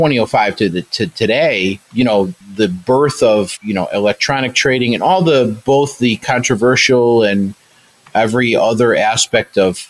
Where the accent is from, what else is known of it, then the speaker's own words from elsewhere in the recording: Chicago, Illinois, United States; My hobby when I was a lawyer was, I'm a Chicagoan.